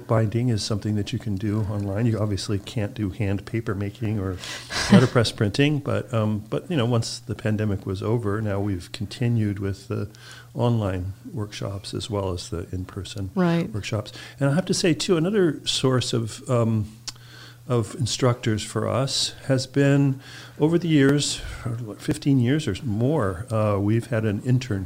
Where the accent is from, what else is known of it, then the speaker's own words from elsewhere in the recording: California, United States; now in Kalamazoo, United States; I'm originally from California. And I published a book in California, and that helped me get into the graduate program here at Western with the fellowship.